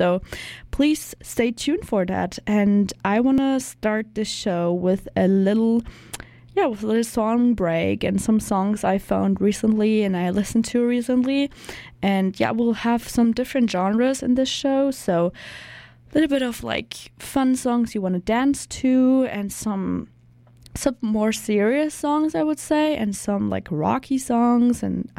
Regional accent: Germany; English is a second language; now in Vancouver, Canada; I'm currently here in Vancouver. I'm from Germany, if you don't know me, and I'm an intern here at CDSF 90.1 FM

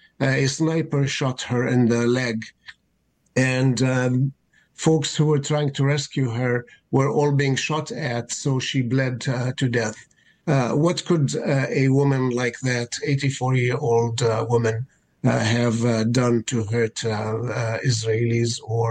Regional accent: Jerusalem, Palestine; three of my grandparents are from Gaza. I was raised in Jerusalem, but we had very strong connections to Gaza.

